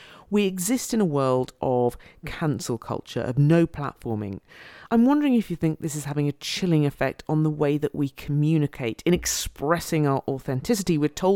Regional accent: United Kingdom; I'm not sure if that's because I'm British and they sound like words from the books I would read as a child, but there you go.

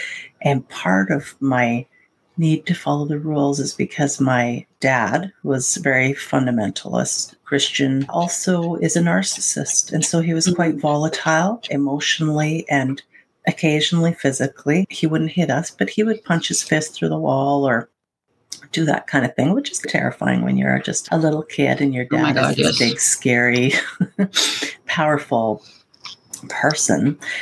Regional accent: British Columbia, Canada; So I'm Canadian. I live in British Columbia, and I was raised in a Pentecostal home.

